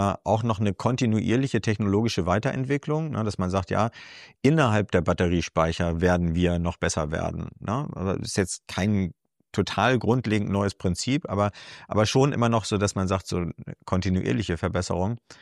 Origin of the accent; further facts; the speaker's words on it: Schleswig-Holstein, Germany; in Gammelund oder Bollingstedt, je nachdem, wie sehr man mit den lokalen Verhältnissen da vertraut ist. Ich komme aus der Gegend.